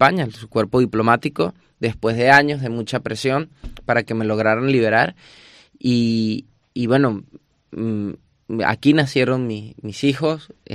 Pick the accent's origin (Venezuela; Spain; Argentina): Venezuela; O sea, en teoría, según ellos, no soy venezolano.